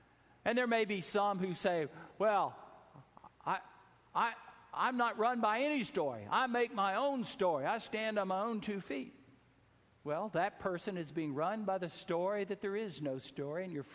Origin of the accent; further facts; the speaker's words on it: Atlanta, Georgia, United States; Growing up in Atlanta, I heard the same story. I never heard it from my family, and I never heard it from my church